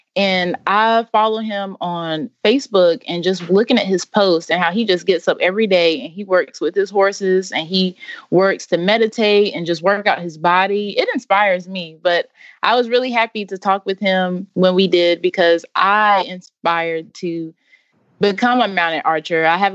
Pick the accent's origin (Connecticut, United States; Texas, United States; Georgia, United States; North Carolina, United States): North Carolina, United States; Wendell; I'm from Wendell, North Carolina. And I grew up with horses